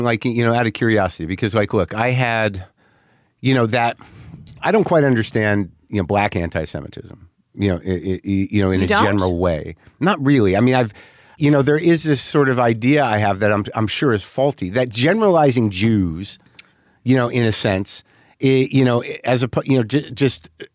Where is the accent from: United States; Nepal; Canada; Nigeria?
United States; New Mexico; I'm genetically New Jersey, but I grew up in New Mexico, but New York was always the thing.